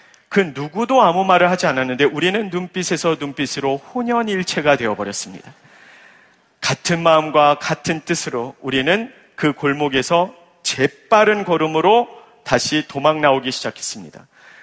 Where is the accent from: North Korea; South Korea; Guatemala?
Guatemala; 여러분이 잘 아시는 바와 같이 저는 어렸을 때 중남미 과테말라에서 자랐습니다. 제가 아직 10대 소년일 때 우리 교회 선교팀과 함께 과테말라 빈민촌을 찾아갔던 적이 있습니다.